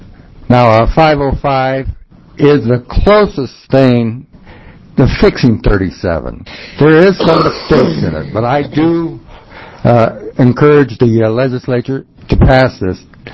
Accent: Oregon, United States; from Klamath County. I'm a cattle rancher.

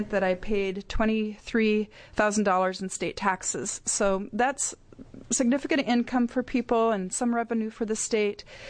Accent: Oregon, United States; I'm from Clackamas County, and I have a birth center in Portland, Oregon.

